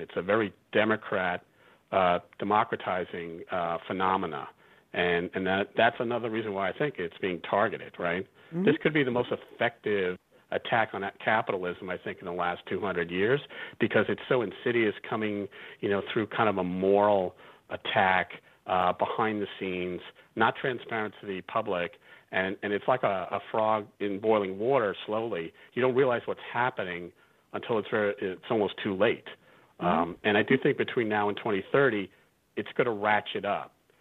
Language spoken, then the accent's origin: English; Brooklyn, New York, United States; You know, we're from Brooklyn originally, so...